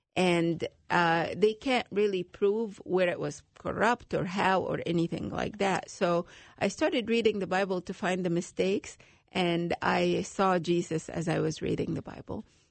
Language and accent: English; Egypt; like any other Egyptian girl. I'm from Egypt and from a family that is conservative, but not too traditional.